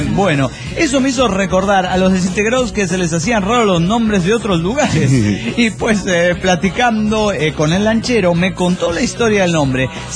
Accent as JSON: {"language": "Spanish", "town": "Tijuana", "region": "Baja California", "country": "Mexico", "said": "soy antisemita de Tijuana, Baja Califas."}